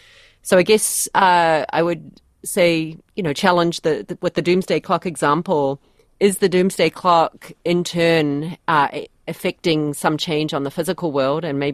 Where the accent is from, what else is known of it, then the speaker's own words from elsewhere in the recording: Auckland, New Zealand; So I grew up in Massey in West Auckland